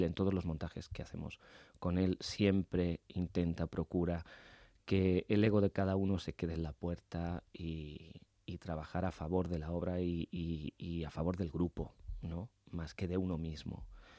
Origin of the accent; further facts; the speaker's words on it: Madrid, Community of Madrid, Spain; soy de Madrid.